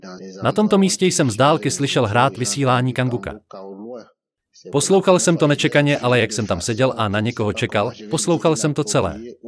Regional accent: Cameroon; jsem z Kamerunu

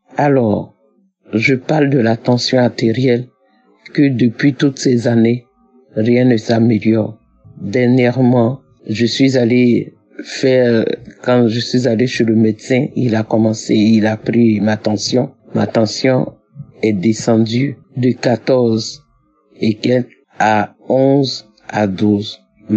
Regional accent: Côte d’Ivoire; now in France; Je suis une Ivoirienne vivant en France. J'ai 65 ans.

